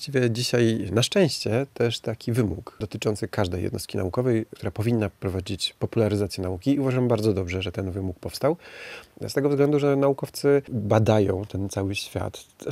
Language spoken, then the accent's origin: Polish; Zamość, Lublin Voivodeship, Poland; born there; tam przez jakiś czas mieszkałem. Potem pracowałem w Lasach Państwowych, w nadleśnictwie Elbląg na północy, a urodziłem się w Zamościu, czyli też na wschodzie, ale bardziej na południu.